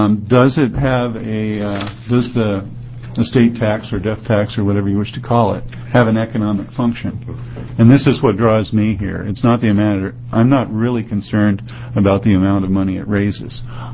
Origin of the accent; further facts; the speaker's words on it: Portland, United States; I'm a carpenter from Portland.